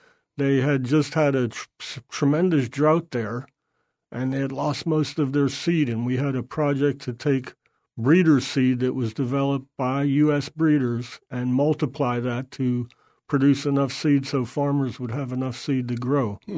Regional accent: New Jersey, United States; also born or lived in Newark, New Jersey; my parents moved to the southern part of New Jersey, where I went to high school.

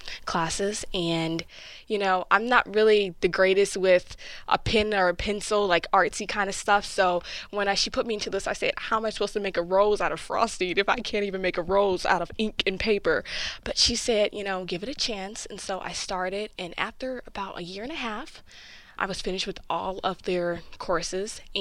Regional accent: Southern US, United States; Well, you know, I'm from the South, and so Southern cuisine it's my heart, I'm not going to lie.

